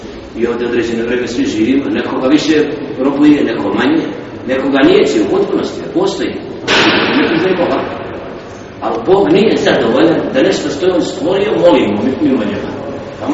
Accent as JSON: {"language": "Bosnian", "town": "Kalesija", "region": "Federation of Bosnia and Herzegovina", "country": "Bosnia & Herzegovina", "tie": "born there", "said": "Ja rođen Kalesije, tamo tu sve."}